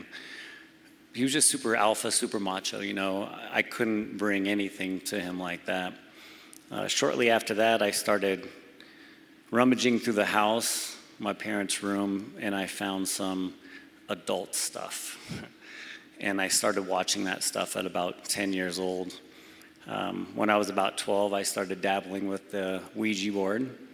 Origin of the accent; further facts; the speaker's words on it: California, United States; now in Colorado, United States; So Caleb was born in California. We're from California.